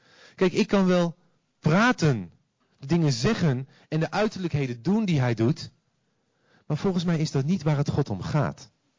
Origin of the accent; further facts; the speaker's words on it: Deventer, Overijssel, Netherlands; En ik kom uit Deventer, dat is niet zo heel ver van Zutphen af.